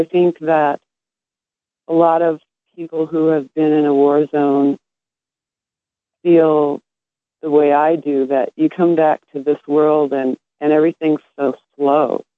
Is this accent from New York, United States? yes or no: no; Minnesota, United States; I grew up in Minnesota, and I'm an artist, but I made my living as an archaeologist for many years.